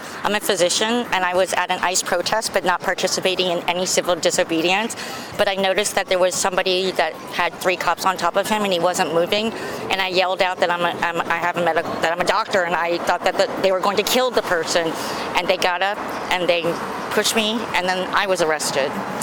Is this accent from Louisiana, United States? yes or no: yes; New Orleans, Louisiana, United States; also born or lived in New York City; I moved back to New Orleans after being away for 30 years. I grew up here. I moved here from New York City